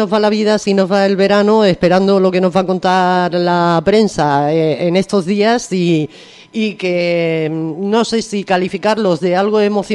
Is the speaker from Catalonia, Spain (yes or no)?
no; Cabo de Palos, Region of Murcia, Spain; also born or lived in Andalusia; está en la costa murciana, muy cerca de La Manga, está Cabo de Palos. Yo lo sé porque es mi tierra, y bueno, pero también sé dónde está el Cabo de Gata, que también es mi tierra.